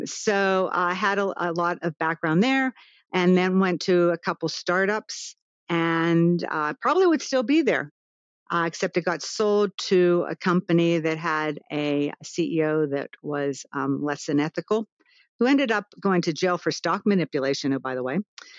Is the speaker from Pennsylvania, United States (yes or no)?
yes; North Braddock, Pennsylvania, United States; also born or lived in Knoxville, Tennessee; I've considered myself a Pittsburgher, even though I was born in Knoxville, Tennessee, moved to North Braddock when I was a kid and raised by my grandmother